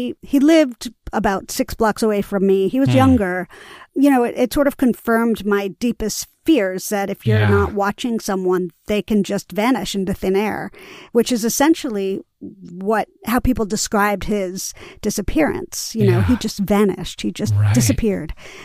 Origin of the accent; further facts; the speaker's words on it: New York City, New York, United States; I grew up in Greenwich Village on McDougal Street between Bleecker and Houston in a secret garden called the McDougal Sullivan Gardens.